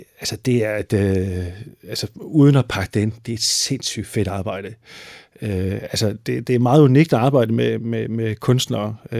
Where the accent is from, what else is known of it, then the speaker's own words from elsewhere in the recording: Jutland, Denmark; som du kan høre, eller som du også ved, så er jeg jo fra Jylland, ikke?